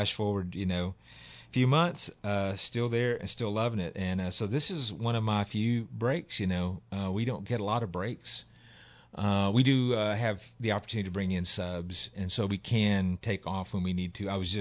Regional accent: Missouri, United States; I grew up in Southeast Missouri, knew all about Branson, had never been to Branson.

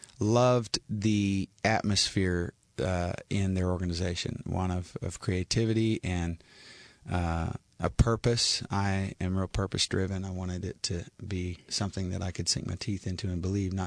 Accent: Texas, United States; I grew up in West Texas listening to country music and loved it, fell in love with it.

